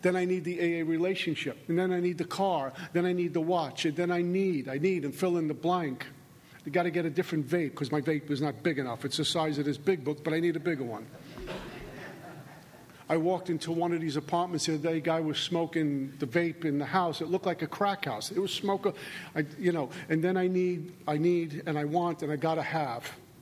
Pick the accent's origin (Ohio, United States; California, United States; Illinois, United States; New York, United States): New York, United States; because I'm from New York. You don't trust anything but the money in your pocket